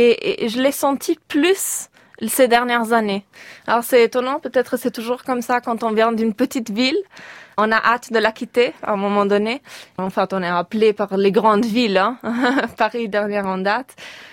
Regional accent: Ticino, Switzerland; j'ai grandi effectivement en Suisse italienne, mais mes racines familiales ne sont pas dans cette région. Du côté de mon père, c'est la Suisse alémanique et la Suisse orientale, où on parle cette 4e langue nationale, le romanche.

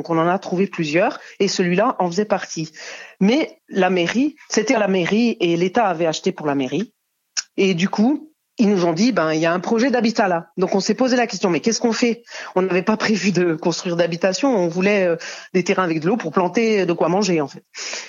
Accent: Grand Est, France; Non, je suis d'Alsace, origine d'Alsace.

